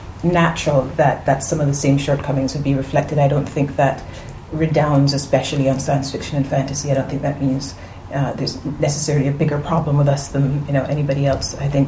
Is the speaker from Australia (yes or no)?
no; Canada; Yeah, and I'm from Canada